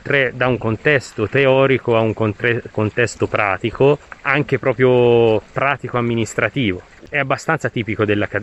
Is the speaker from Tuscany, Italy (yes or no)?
yes; Pistoia, Tuscany, Italy; moved away as an adult; also born or lived in Bologna; Io sono nato a Pistoia e lì sono stato fino a 19 anni, quando poi invece mi sono spostato a Bologna per studiare e laurearmi in veterinaria.